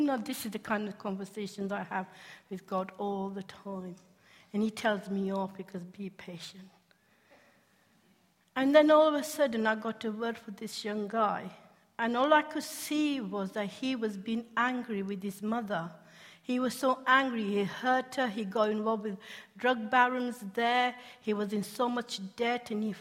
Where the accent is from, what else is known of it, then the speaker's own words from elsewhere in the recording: Yorkshire and the Humber, United Kingdom; it was a really reasonable ticket because I'm a Yorkshire lass.